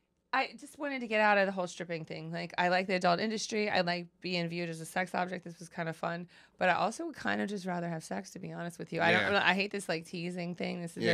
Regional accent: Cincinnati, Ohio, United States; It's because like I'm originally from Cincinnati, which borders Kentucky, and I didn't have a car.

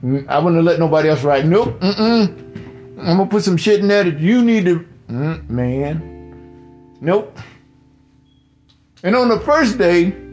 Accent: Mississippi, United States; I know growing up in Mississippi, society would have liked me, that society that was in charge, would have liked for me to have that low self-esteem

